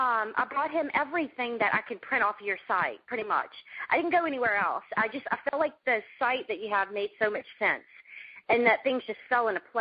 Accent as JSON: {"language": "English", "region": "Louisiana", "country": "United States", "said": "I'm from Louisiana."}